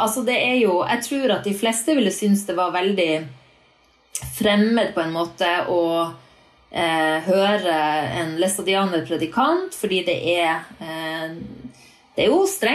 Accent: Norrland, Sweden; för mig som norrlänning så är den här boken också en kärleksförklaring till Nord-Norge

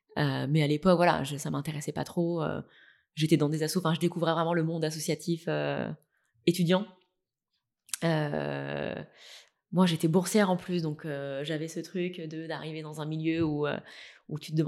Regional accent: Saint-Étienne, Auvergne-Rhône-Alpes, France; Saint-Étienne.

